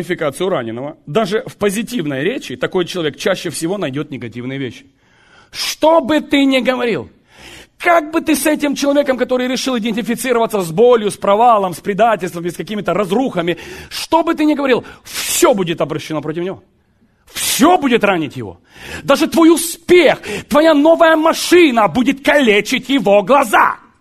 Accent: Zaporizhzhia Oblast, Ukraine; born there; Я родился на Хохлянде, на Запорожской сечи. Маю право.

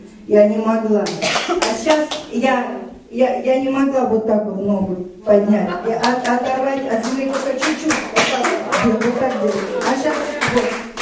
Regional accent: Vernon, British Columbia, Canada; Я из Канады, город Вернон

